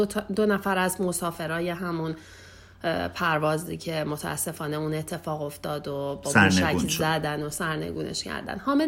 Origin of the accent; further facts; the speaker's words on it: Iran; moved away; از ما ایرانی ها حالا هر جای دنیا که هستیم گرفته و یه جوری من حس میکنم ما که خارج از ایران هستیم